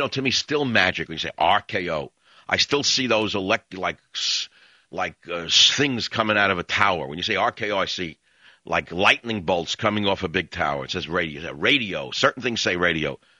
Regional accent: New York, United States; So I grew up on Cuban music in New York, right?

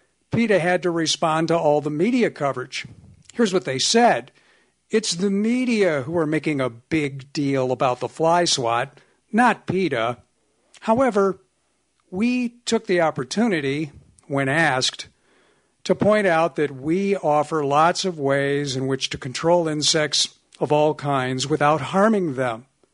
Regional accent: Chicago, Illinois, United States; Now, Michael, I'm from Chicago, where those that we call existentially challenged people vote.

